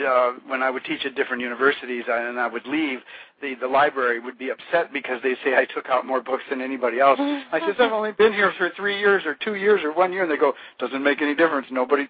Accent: Finland; it's because I'm from Finland, or my parents were

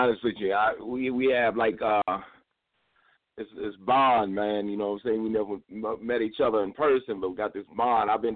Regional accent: Detroit, Michigan, United States; I'm from Detroit. I'm right now being in Detroit.

